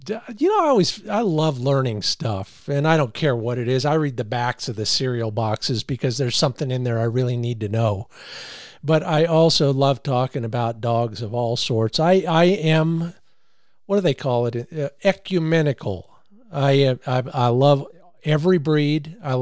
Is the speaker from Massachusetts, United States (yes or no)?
no; California, United States; moved away as an adult; my home state back in the day. Finally grew up and left it. Best move I ever made. California was great back in the day